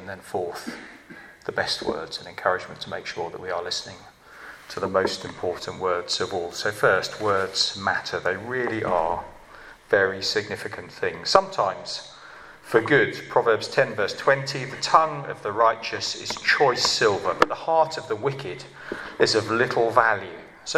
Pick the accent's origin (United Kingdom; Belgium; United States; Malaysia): United Kingdom; We are British, or most of us are British. Apologies if you are an American. We love Americans. Some of our best friends are Americans, but here in this country we speak quite a bit less.